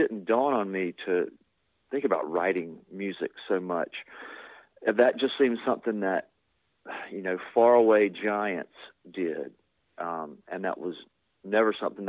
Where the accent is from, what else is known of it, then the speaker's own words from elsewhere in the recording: Fayetteville, United States; I think it's because I grew up in Fayetteville